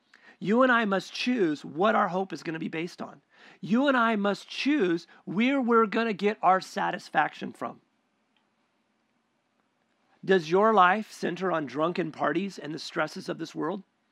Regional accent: United States; I'm American, I'm independent, and you don't get to tell me what

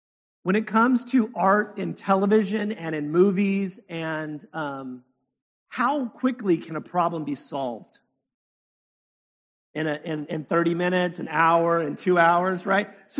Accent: United States; And I'm an American. I waste.

